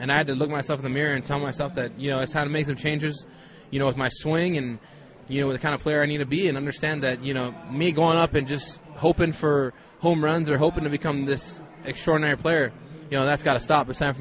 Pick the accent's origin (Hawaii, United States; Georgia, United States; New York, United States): Hawaii, United States; now in St. Louis, United States; growing up in Hawaii, you don't ever experience this